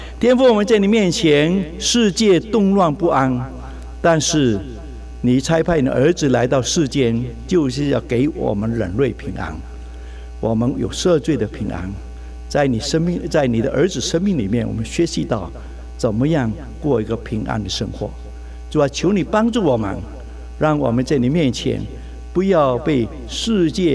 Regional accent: Fuzhou, Fujian, China; 我是福州人

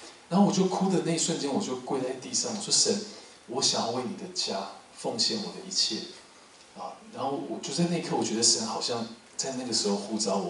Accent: Taiwan; 我说香港，我没有去过香港，我是台湾人，然后我不一个人都不认识

